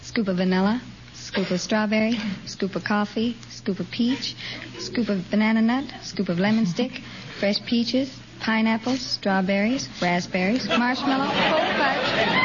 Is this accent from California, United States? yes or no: yes; California, United States; California.